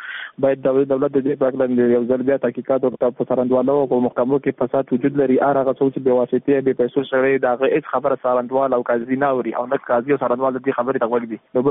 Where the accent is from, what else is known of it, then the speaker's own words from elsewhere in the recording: Afghanistan; موږ هم د افغانستان بچیان یو